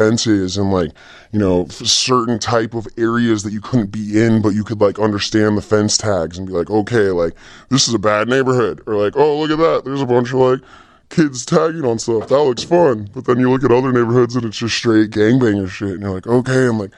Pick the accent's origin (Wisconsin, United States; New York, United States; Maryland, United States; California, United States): California, United States; Los Angeles; I grew up in Los Angeles seeing these people thriving.